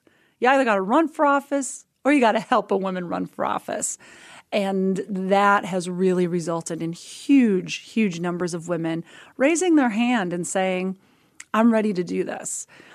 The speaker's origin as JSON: {"language": "English", "region": "Montana", "country": "United States", "tie": "born or raised there", "said": "The 10,000 that showed up in my home state of Montana in Helena."}